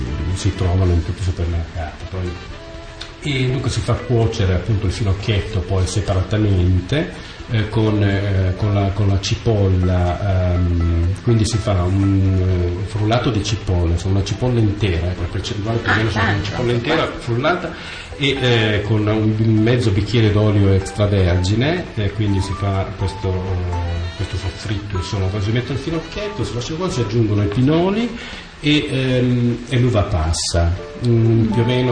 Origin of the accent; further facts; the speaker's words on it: Sicily, Italy; Ma io ovviamente da buon siciliano so fare bene la pasta con le sarde